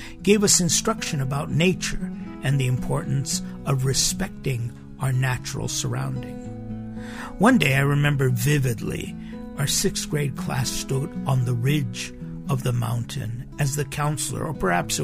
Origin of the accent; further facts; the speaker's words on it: Los Angeles, California, United States; I grew up in the Los Angeles area. The mountains to the east of the city are particularly susceptible to wildfire.